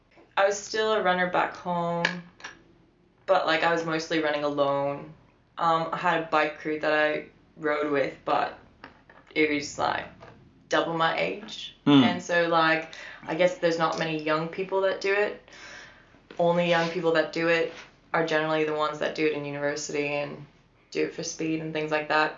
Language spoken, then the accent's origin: English; Canada; first language Polish; English is a second language; I'd say I'm more 100% Polish and just, I mean, I grew up in Canada